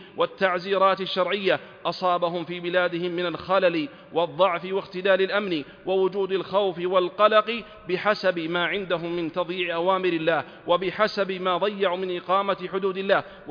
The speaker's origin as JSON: {"language": "Arabic", "country": "Saudi Arabia", "said": "فإننا نرى ذلك واقعاً محسوساً في بلادنا المملكة العربية السعودية حرسها الله"}